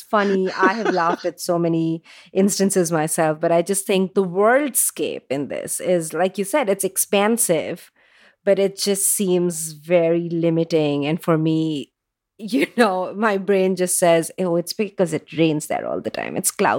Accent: India; because I grew up in India

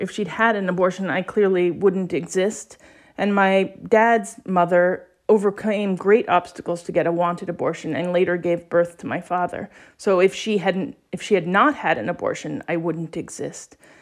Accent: Maryland, United States; moved away as an adult; I grew up in Maryland. And when I went to college, I went to UC Berkeley in California.

